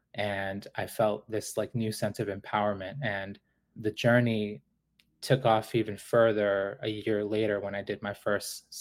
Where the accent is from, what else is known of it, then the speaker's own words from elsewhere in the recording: Boston, Massachusetts, United States; because I was growing up in Boston.